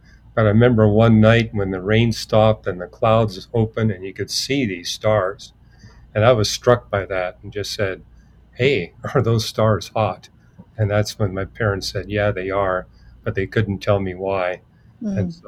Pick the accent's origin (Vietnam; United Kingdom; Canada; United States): Canada; Montreal, Quebec; born there; Yeah, well, I was born in Montreal, Canada